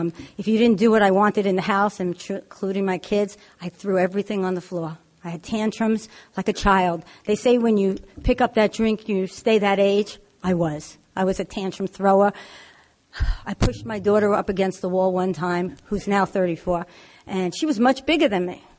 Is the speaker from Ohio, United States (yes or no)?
no; New York City, New York, United States; Okay, so, born and raised in New York City. And I say that in Brooklyn because you learn everything in the streets. You know, I came from a good home, you know, nice parents.